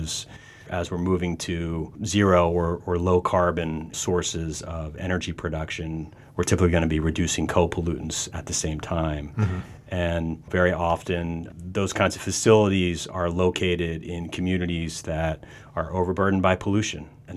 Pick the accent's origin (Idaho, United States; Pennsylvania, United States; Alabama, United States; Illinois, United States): Pennsylvania, United States; I mean, you know, I grew up in Pennsylvania. I never thought or worried about tornadoes